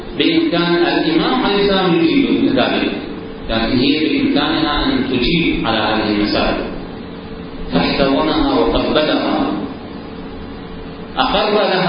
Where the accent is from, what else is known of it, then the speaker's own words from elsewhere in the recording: Iraq; طفولتنا في العراق بذاتها طفولة معذبة، طفولة معتدى عليها،